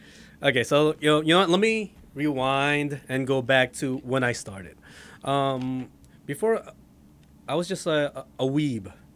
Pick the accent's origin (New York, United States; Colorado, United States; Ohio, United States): New York, United States; I'm from New York.